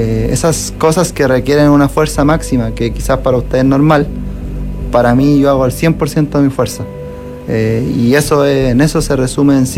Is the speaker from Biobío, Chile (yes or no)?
no; Puente Alto, Santiago Metropolitan Region, Chile; Sí, siempre he vivido en Puente Alto.